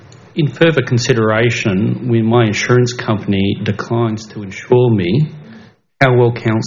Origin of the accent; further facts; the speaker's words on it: Ferntree Gully, Victoria, Australia; I'm from NECA, and I grew up in Ferntree and just moved into Kimbra last year.